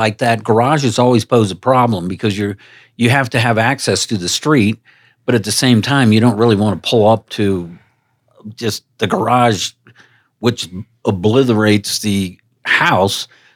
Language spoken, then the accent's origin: English; East Coast, United States; Look, I'm from the East Coast, Stephanie.